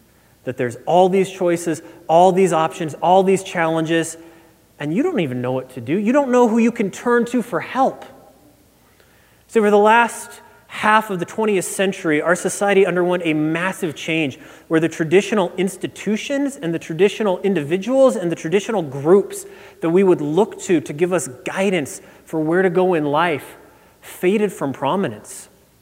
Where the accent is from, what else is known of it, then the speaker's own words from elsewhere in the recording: Nebraska, United States; They're taller buildings than any elevation in my home state of Nebraska.